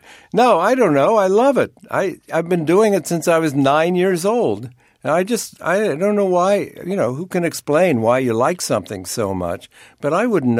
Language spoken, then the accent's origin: English; Ohio, United States; I said, Jack, I'm from Ohio. I don't sound like that.